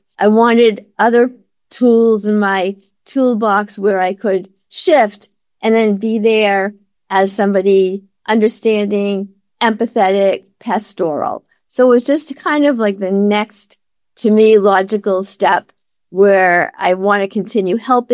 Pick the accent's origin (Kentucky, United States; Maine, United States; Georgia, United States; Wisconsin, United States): Maine, United States; I grew up in Maine, and we lived in this sort of a rural area.